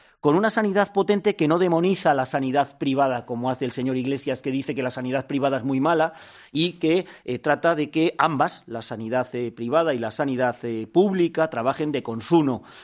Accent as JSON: {"language": "Spanish", "town": "Huelva", "region": "Andalusia", "country": "Spain", "lives_now": "Madrid, Spain", "said": "Todos venimos de fuera, yo soy de Huelva."}